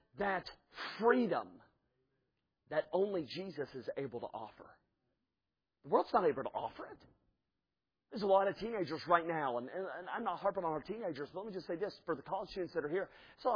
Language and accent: English; the South, United States; I grew up in the South, all right?